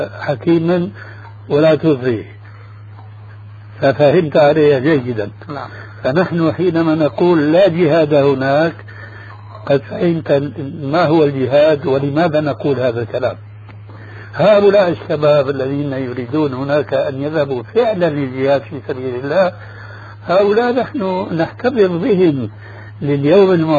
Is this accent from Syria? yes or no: yes; Syria